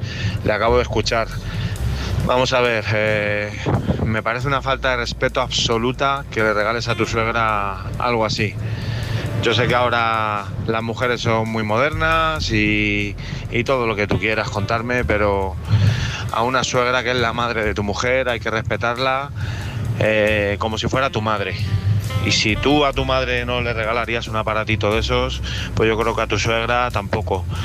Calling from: Madrid, Community of Madrid, Spain; de Madrid

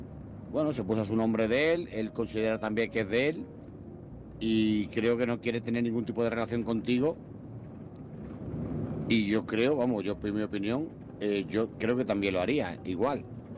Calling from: Jaén, Andalusia, Spain; corresponsal de Jaén. Aquí vamos en ruta

